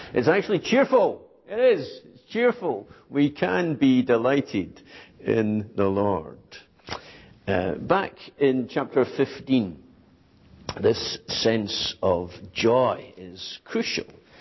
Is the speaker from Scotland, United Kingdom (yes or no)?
yes; Scotland, United Kingdom; born there; I was born in Scotland.